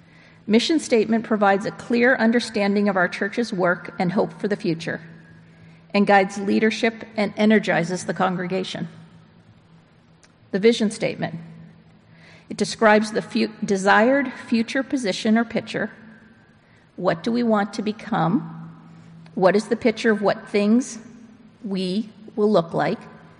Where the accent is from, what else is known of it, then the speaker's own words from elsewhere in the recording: Ontario, Canada; I grew up in Ontario, Canada, to clarify.